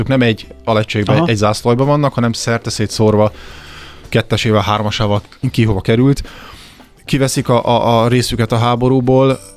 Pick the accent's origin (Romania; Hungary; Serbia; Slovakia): Hungary; Budapest; azt szokták, mondták régen Békás Megyeren, ahol felnőttem lakótelepén, nagy a falu, sok a hülye.